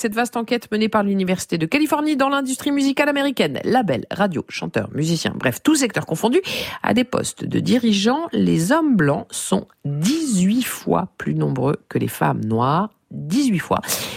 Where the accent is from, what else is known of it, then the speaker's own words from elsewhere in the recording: France; chez nous en France